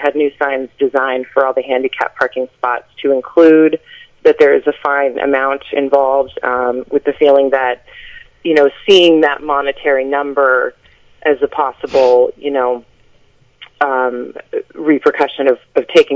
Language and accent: English; Newburyport, Massachusetts, United States; I am 38 years old. I was raised here in Newburyport, one of 8 siblings, so I'm from a big family.